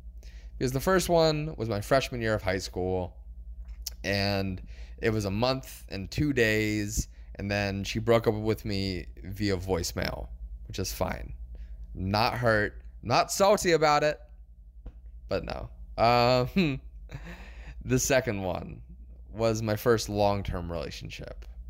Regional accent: United States; I put in my bio that I'm an American swiping from America, just trying to meet international people.

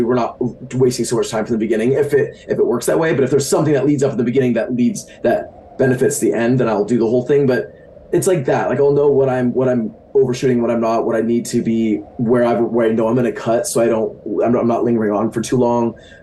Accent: Utah, United States; That's true. I grew up in Utah, and my next door neighbor, we moved into a new neighborhood.

